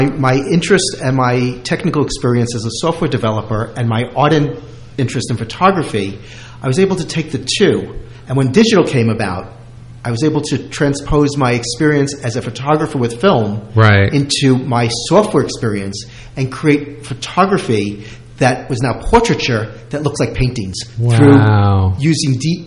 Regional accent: New York City, New York, United States; a kid growing up in New York City.

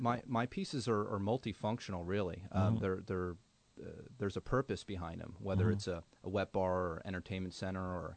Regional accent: Branchburg, New Jersey, United States; born and raised in Branchburg, New Jersey, currently reside in Hunterdon County

